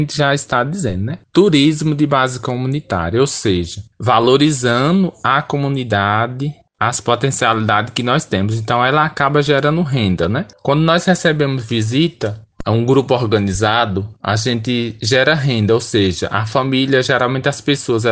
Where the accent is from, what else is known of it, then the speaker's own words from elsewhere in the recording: Northeast Region, Brazil; todos nós somos nordestinos